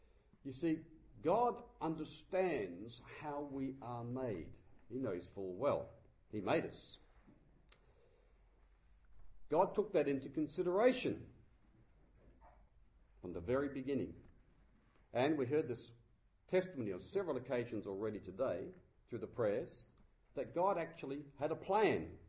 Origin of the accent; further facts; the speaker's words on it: Australia; In other words, I'm not from Ireland, which is a faraway country. I'm actually from Australia.